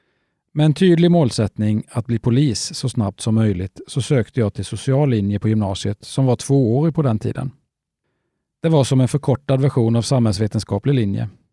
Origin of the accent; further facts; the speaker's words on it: Nye, Jönköping County, Sweden; Jag är uppvuxen i Nye, söder om Vetlanda